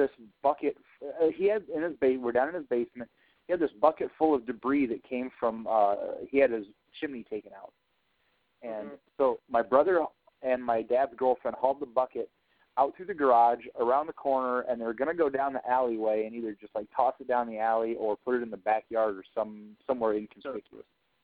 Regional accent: Fort Dodge, Iowa, United States; there are two cities that I've moved to since living and you know, being born and raised in Fort Dodge.

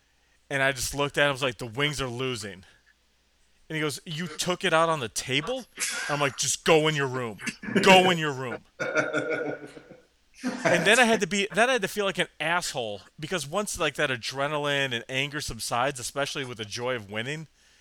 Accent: Detroit, Michigan, United States; I don't care. I'm from Detroit.

